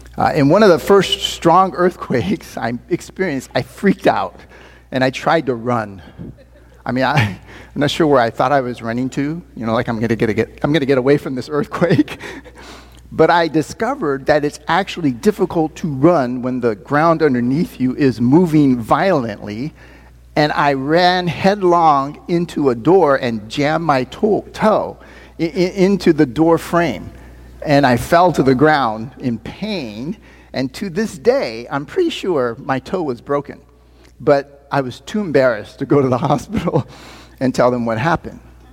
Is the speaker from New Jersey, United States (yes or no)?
no; Sacramento, California, United States; also born or lived in Los Angeles; I grew up here in the Sacramento area through the end of high school. But I then moved to and lived in the Los Angeles area for the better part of 23 years, starting about a year after I had graduated from high school.